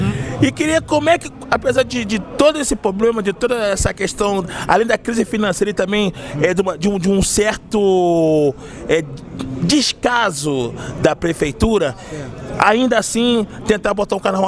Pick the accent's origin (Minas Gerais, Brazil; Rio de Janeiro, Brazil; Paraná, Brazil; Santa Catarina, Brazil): Rio de Janeiro, Brazil; eu moro aqui, sou aqui de Madureira, inclusive.